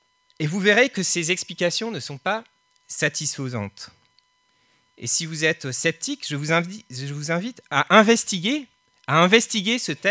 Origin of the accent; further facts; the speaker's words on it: France; Et en tant que Français, la Bastille va réveiller en nous plein de symboliques.